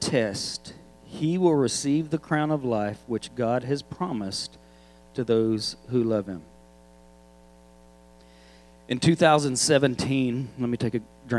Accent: Arkansas, United States; And I'm from Arkansas. We don't have hurricanes. We have tornadoes.

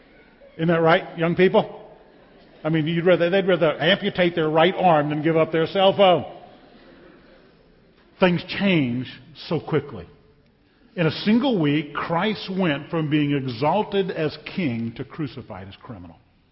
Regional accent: New Orleans, Louisiana, United States; I grew up in New Orleans, went to Mardi Gras parades all the time.

